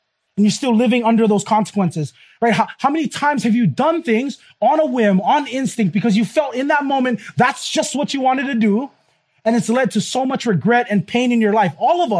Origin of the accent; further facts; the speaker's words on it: Hawaii, United States; I'm from Hawaii, big shame culture here, right? You don't want to make shame for your family.